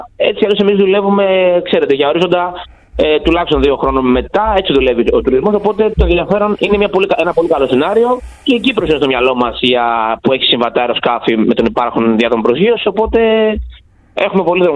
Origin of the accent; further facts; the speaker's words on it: Chios, North Aegean, Greece; δεν το λέω επειδή είμαι χιώτης